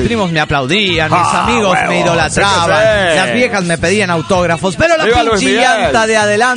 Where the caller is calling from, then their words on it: Matehuala, San Luis Potosí, Mexico; Hola, soy el cráneo de San Luis Potosí.